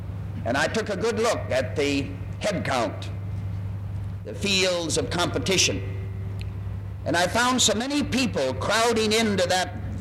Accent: Midwest, United States; And since I'm a Midwesterner and like room in which to roam

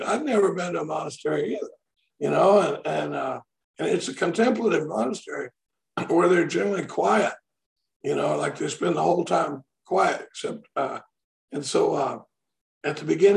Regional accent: Dallas, Texas, United States; now in Austin, United States; I live in Austin. I grew up in I grew up in Dallas. But I've been in Austin since I came down here and drank myself out of the University of Texas in 1977.

